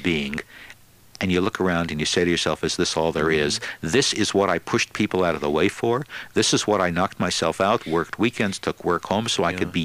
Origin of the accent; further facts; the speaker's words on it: Boston, Massachusetts, United States; now in Chicago, United States; I'm a Bostonian in Chicago